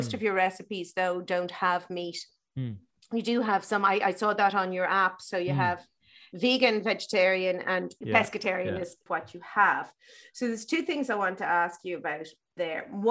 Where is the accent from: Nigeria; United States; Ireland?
Ireland; growing up in Ireland when I did